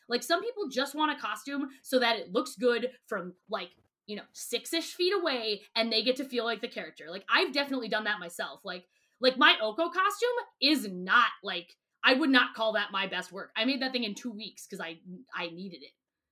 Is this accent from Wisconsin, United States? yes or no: yes; Wisconsin, United States; I'm from Wisconsin